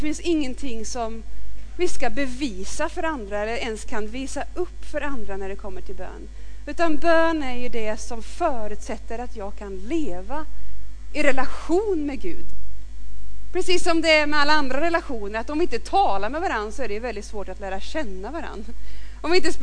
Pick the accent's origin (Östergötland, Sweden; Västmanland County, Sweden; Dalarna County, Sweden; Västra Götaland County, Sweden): Östergötland, Sweden; Norrköping; Jag kommer inte från Donsö som det lät, utan jag kommer ifrån Norrköping från början. Och det är nästan svårt att säga det utan att det hörs. Norrköping kommer jag ifrån.